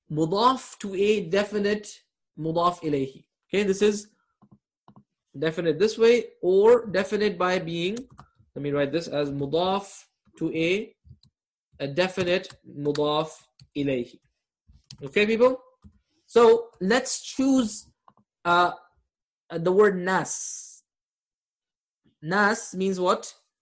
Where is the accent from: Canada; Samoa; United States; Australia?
Canada; Whenever I get in a taxi, where are you from? Canada. No, where are you really from? Pakistan.